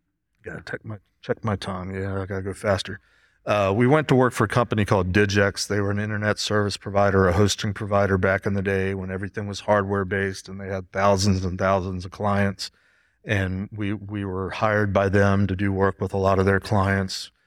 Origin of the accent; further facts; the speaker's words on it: Maryland, United States; I'm from Maryland, by the way.